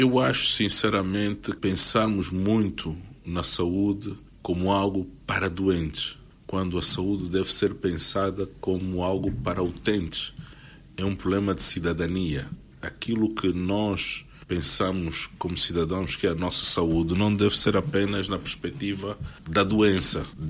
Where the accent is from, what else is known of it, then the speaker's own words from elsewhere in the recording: Angola; E nós somos angolanos, estamos aqui